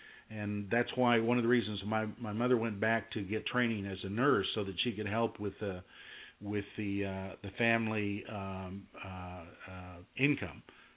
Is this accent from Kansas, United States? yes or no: yes; Wichita, Kansas, United States; also born or lived in New Mexico / Colorado; I was born in New Mexico. We lived in New Mexico briefly, lived in Colorado, and then most of my growing up adolescent period was in Wichita, Kansas